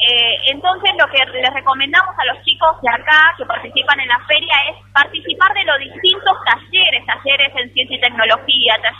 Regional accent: Buenos Aires, Argentina; Yo soy de la provincia de Buenos Aires

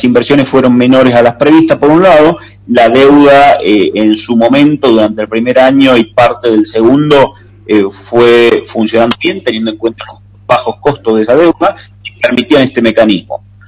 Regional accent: Argentina; como argentino, estoy hablando

